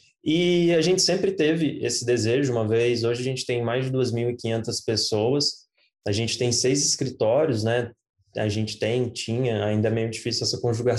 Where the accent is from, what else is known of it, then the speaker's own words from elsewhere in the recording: Uberlândia, Minas Gerais, Brazil; a gente é daqui de Uberlândia, né, a gente nasceu aqui